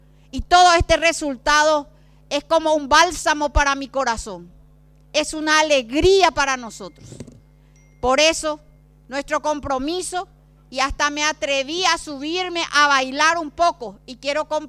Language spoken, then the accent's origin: Spanish; Paraguay; somos colorados, somos de honor colorado, pero ante todo somos paraguayos